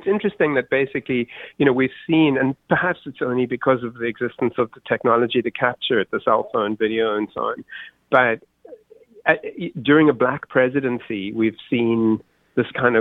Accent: South Africa; moved away; if they hadn't noticed the accent, that I'm from South Africa. I grew up there and was active in the anti-apartheid struggle for a decade.

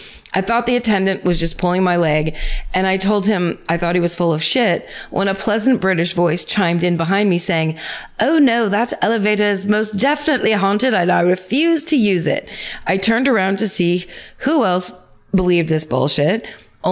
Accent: Atlanta, Georgia, United States; Okay, so my hometown in Atlanta, Georgia. My hometown is Atlanta, Georgia

